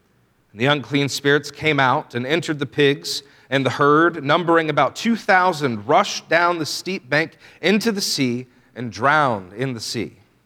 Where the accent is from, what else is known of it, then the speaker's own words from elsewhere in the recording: Georgia, United States; I grew up mostly outside of Atlanta, and so as I got older and could drive, Atlanta was a cool place with lots of things to do.